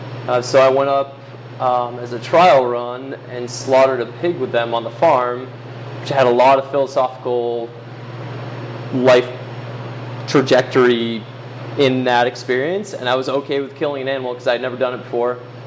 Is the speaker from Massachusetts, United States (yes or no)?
yes; Boston, Massachusetts, United States; moved away as an adult; also born or lived in Seattle; now in Portland, United States; I grew up in Boston until I was 18, went to school in Seattle, and then moved here afterwards. So I've been here 9 years now, I think.